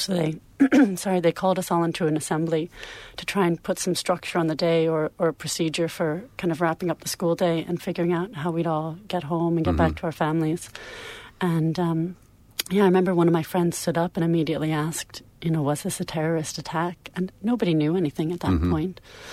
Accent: New York City, New York, United States; I'm originally from New York City and downtown New York, not too far from where the World Trade Centers were. I grew up in Greenwich Village.

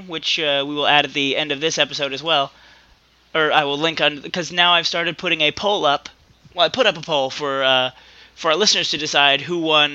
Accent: United States; I'm American. That's how I goddamn pronounce it.

